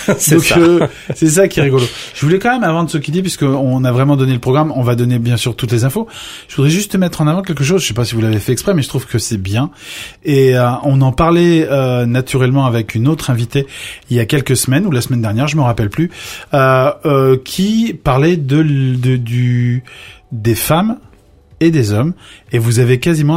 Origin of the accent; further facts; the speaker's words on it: Rueil-Malmaison, Île-de-France, France; suis Ruellois depuis tout petit.